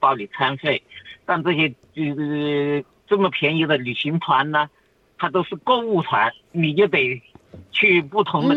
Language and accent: Chinese; Guangdong, China; now in Australia; 我老家是在广东